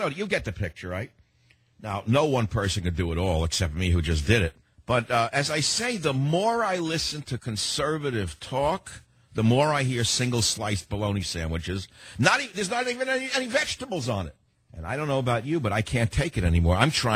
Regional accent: Bronx, New York, United States; I mean, I can be more objective sounding like I'm from the Bronx, because I am from the Bronx originally.

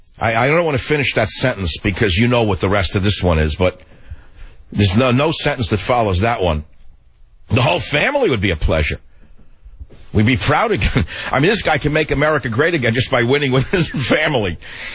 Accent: The Bronx, New York, United States; Let me say Melania. I'm from the Bronx. Melania. I'm not from Hungary.

